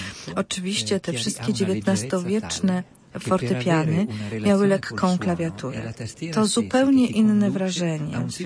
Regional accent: Italy; Jestem Włochem, studiowałem w konserwatorium w Mediolanie

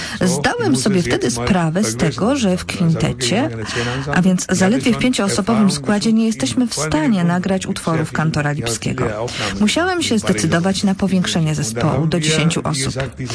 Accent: United States; Pochodzę z Ameryki. Jako Amerykanin wzrastałem z jazzem.

